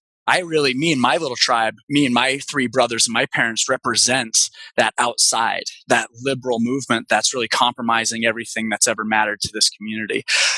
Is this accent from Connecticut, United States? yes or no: no; Washington, United States; also born or lived in Lahaina, Hawaii; And I was born in Lahaina, but I grew up on the Olympic Peninsula in Washington in the perfect moment for conflict.